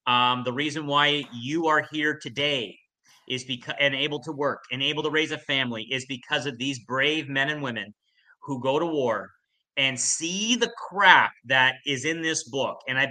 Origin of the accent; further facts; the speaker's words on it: Canada; Like, you got, like, come on, we're Canadian.